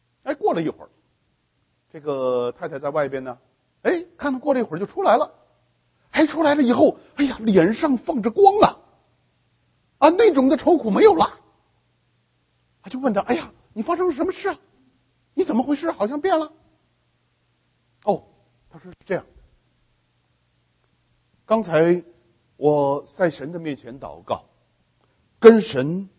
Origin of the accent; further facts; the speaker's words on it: Beijing, China; 我是北京人了，北京有些亲戚啦